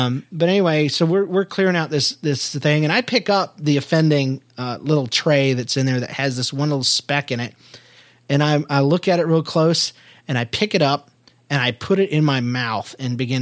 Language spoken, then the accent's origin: English; United States; I grew up in White Trashville, USA.